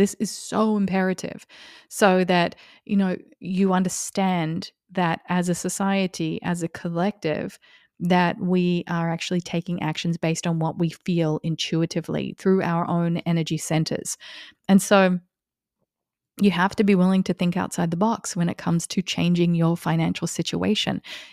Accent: Australia; moved away as an adult; now in United States; It's the year I moved to America from Australia

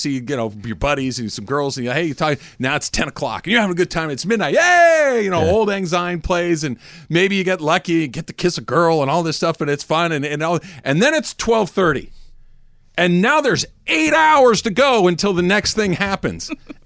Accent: Arcadia, California, United States; Growing up in Arcadia, which everybody knows, the very next city to the east of Pasadena, right?

